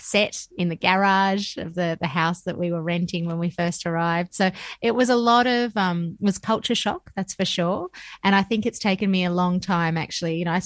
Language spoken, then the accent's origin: English; Georgia; moved away; But for me, growing up in Georgia, that very much was fertile, full of flavor, full of spice, full of fresh produce.